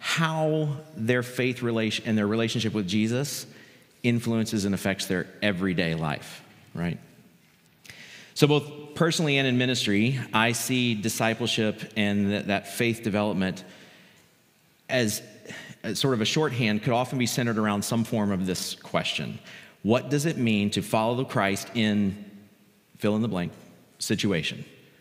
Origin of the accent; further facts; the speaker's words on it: Texas, United States; in my home country of Texas.